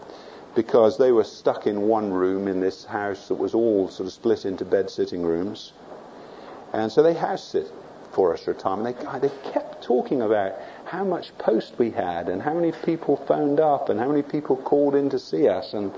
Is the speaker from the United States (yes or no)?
no; England, United Kingdom; she was a little bit unsure who this guy was, you know, why I was talking to her, as English people are, you know. We don't do that kind of thing, generally.